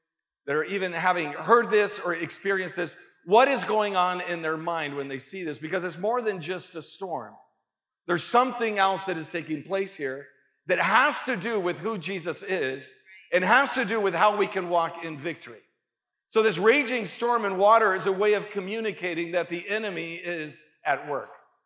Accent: Canary Islands, Spain; English is a second language; I grew up in the Canary Islands, and there was a time of the year, I believe it was in April, where they had these waves

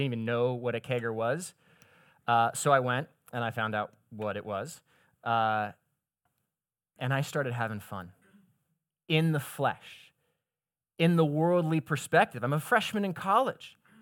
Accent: Seattle, Washington, United States; So I'm from Seattle, Washington, and I love the Pacific Northwest. I'm an outdoors guy, and I miss the Northwest.

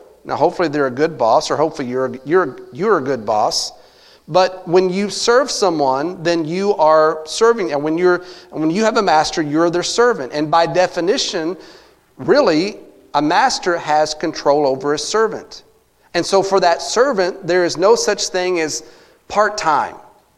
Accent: Texas, United States; a lot of y'all know that I'm from Texas, and for a while I was a youth pastor down there.

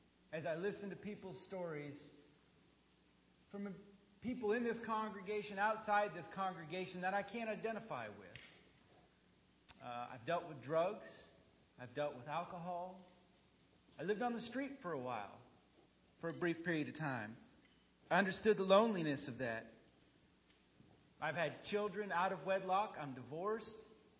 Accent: Montana, United States; So I grew up in Montana. I love the outdoors. But where I grew up, I was raised in a Catholic family, very strong values, strong traditions

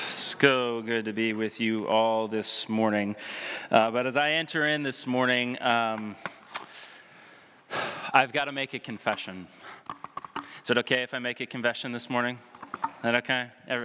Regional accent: Cincinnati, Ohio, United States; now in Maine, United States; I grew up in Cincinnati, Ohio. Born and raised there, lived there most all of my life.

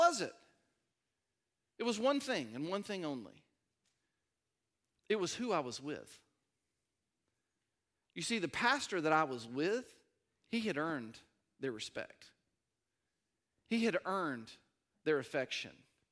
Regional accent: Georgia, United States; I grew up in Decula, Georgia. It wasn't Crackland.

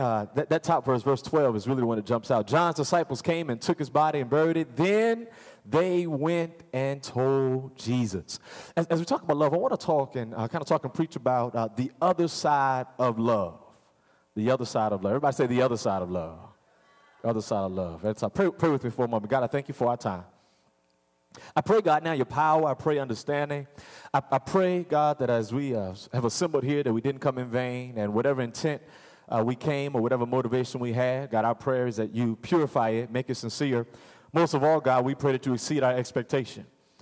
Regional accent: Hampton, Virginia, United States; now in Suffolk, United States; Now, I'm from Hampton. I live in Suffolk.

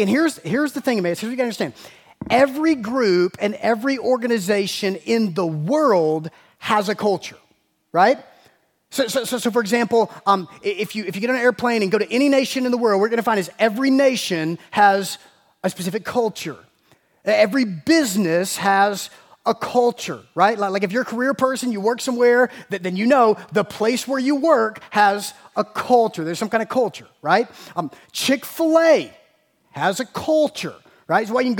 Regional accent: Macon, Georgia, United States; I mean, I grew up in Macon, and so my wife and I are both originally from Macon

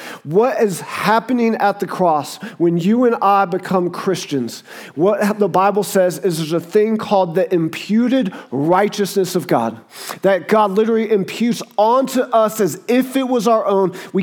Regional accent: the South, United States; accent: Southern; I'm from the South. Like, everybody's like, where's that accent from? I'm like, it's called the South, baby.

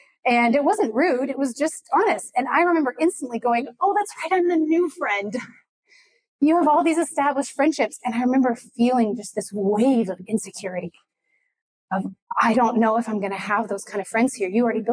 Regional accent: Houston, Texas, United States; now in Dallas, United States; I grew up in Houston. I'm from Houston, moved here in 2011, didn't know many people.

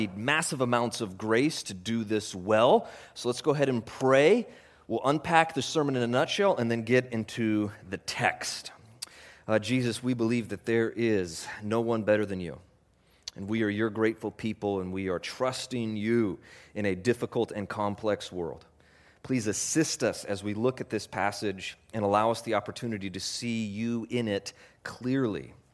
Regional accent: Alaska, United States; I was born and raised in Alaska, which is great.

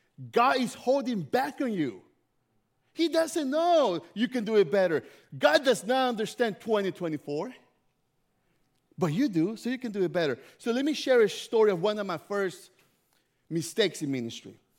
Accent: Memphis, Tennessee, United States; Last week, I went to my hometown in Memphis, and I came back yesterday

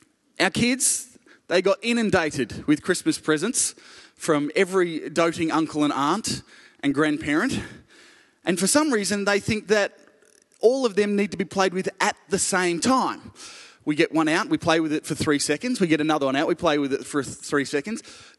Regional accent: Ballarat, Victoria, Australia; I grew up in Ballarat. And living in Chirnside Park is like living in Queensland

